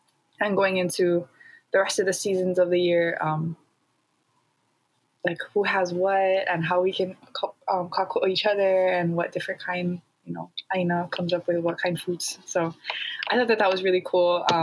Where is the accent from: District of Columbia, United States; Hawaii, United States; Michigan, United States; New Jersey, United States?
Hawaii, United States; working at the legislature and being a Hawaiian and trying to, you know, regain independence for our people